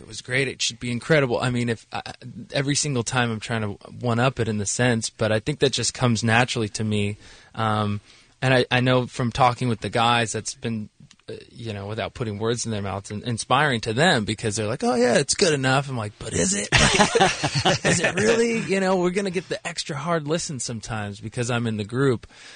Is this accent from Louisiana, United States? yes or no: no; California, United States; the thing that was amazing is I'm from California. I think people forget that. They think I'm from Vermont or something like that, where it's really cold, or Colorado.